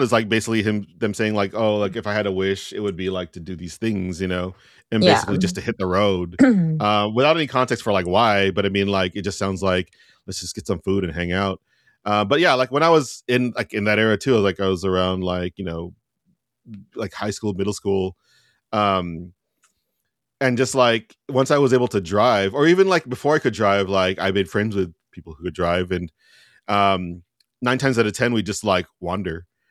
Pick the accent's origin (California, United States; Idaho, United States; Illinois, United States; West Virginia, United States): California, United States; Oxnard; especially because I grew up in a suburb. I grew up in Oxnard, lots of Filipinos there.